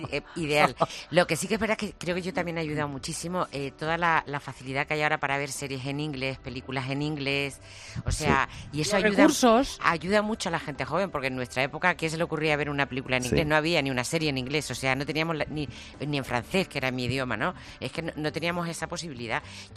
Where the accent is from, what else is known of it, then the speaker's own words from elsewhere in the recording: Region of Murcia, Spain; Aprendió ese español que yo le enseñé como murciana.